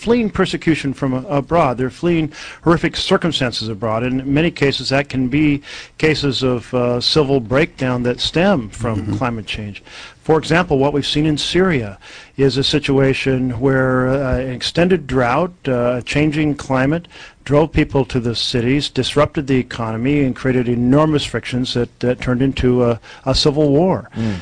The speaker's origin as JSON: {"language": "English", "region": "Oregon", "country": "United States", "tie": "born or raised there", "said": "Well, my home state of Oregon, you see the impact of the changing climate everywhere."}